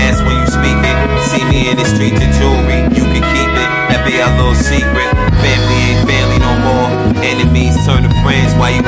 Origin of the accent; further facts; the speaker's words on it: Newark, New Jersey, United States; I'm from Jersey. I'm from North to be exact. Bellsburg section. West District as well. 07106.